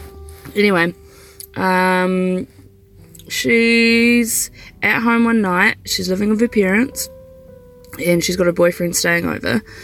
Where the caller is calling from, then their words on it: Nelson, New Zealand; I'm from Nelson, New Zealand.